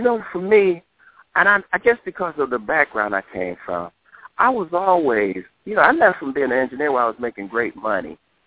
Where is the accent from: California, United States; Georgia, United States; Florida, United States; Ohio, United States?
Ohio, United States; Cleveland; We're both from Cleveland, best friends.